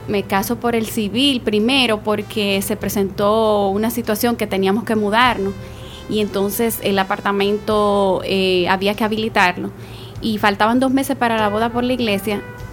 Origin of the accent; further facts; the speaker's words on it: Santiago de los Caballeros, Santiago, Dominican Republic; born there; yo nací en Santiago de los Caballeros en el 1972. Y vine a Santo Domingo a raíz de un trabajo nuevo